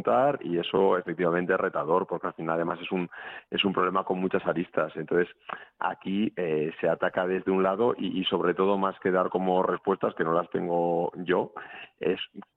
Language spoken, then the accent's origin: Spanish; Bilbao, Basque Country, Spain; now in Madrid, Spain; yo soy de Bilbo, pero ahora vivo en Madrid